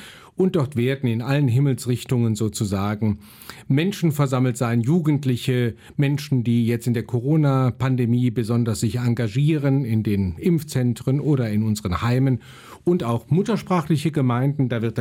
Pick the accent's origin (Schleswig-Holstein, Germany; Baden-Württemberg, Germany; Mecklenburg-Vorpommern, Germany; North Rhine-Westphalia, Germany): North Rhine-Westphalia, Germany; Neuss; Also ich bin ja als Kind natürlich schon in meiner Heimat in Neuss mitgegangen